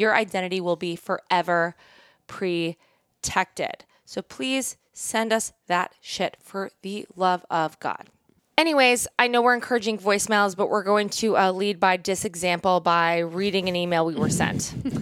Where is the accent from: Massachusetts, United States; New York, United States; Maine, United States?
New York, United States; Long Island; Then I love, I mean, I'm from Long Island.